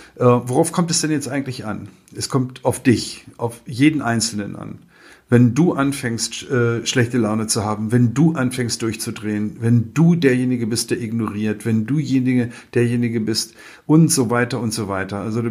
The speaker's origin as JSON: {"language": "German", "town": "Wolfsburg", "region": "Lower Saxony", "country": "Germany", "tie": "born or raised there", "said": "Glücklicherweise haben sie die hier heute in meiner Heimatstadt Wolfsburg zugemacht."}